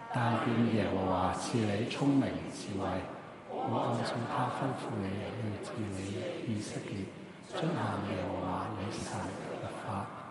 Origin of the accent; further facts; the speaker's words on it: Hong Kong; 我就是小学和中学呢都是在香港，即是我在隔离出世，小学中学都在这里读书的。那我就四年前去了柬埔寨在那边宣教，那刚刚回到香港两个礼拜多些。